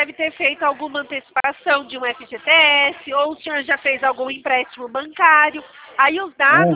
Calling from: Itatiba, São Paulo, Brazil; Eu falo da cidade de Itatiba, interior de São Paulo.

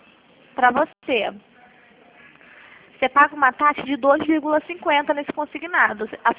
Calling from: Nova Iguaçu, Rio de Janeiro, Brazil; De Nova Iguaçu.

